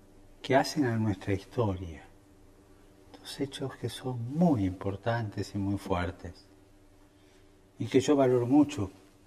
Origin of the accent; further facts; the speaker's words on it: Argentina; Yo sigo siendo argentino. Yo todavía viajo con pasaporte argentino.